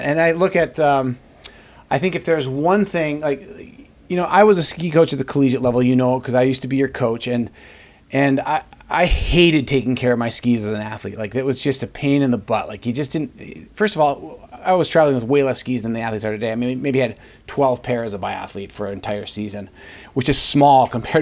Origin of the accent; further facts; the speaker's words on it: Minnesota, United States; we're both from Minnesota.